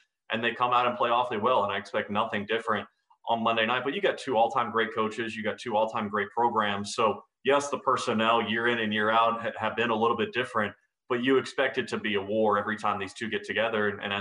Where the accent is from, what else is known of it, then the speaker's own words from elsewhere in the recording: Syracuse, New York, United States; I feel like if you come to North Carolina, I'm from Syracuse.